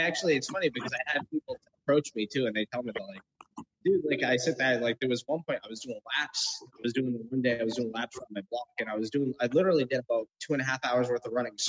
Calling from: Epping, New Hampshire, United States; Epping, New Hampshire.

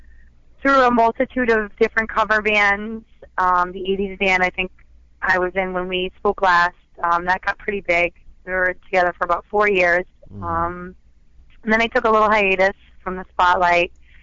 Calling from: Newport, Rhode Island, United States; I'm calling from Newport, Rhode Island.

